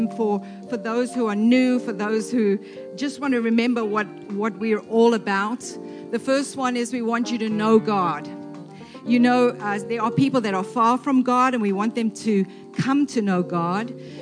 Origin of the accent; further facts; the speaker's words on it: South Africa; Where I grew up in South Africa, we had neighbors when I was perhaps 5, 6 years old.